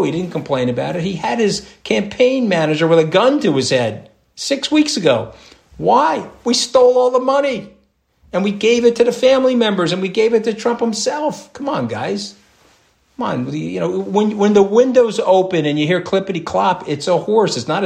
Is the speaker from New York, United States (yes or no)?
yes; New York, United States; Do you think I care? I'm a New Yorker.